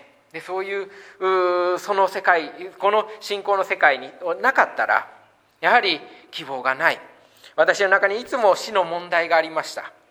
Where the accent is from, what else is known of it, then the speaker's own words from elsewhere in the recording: Osaka, Japan; 日本で生まれ、日本語を話し、日本の教育を受ける。